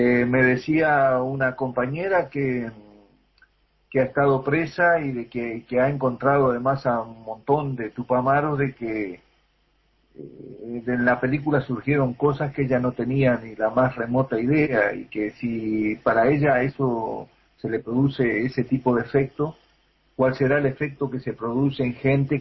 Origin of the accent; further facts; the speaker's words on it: Paysandú, Uruguay; me parece también para Paysandú, de donde yo vengo, bueno, me parece importante también que en Paysandú se muestre la película, ¿no?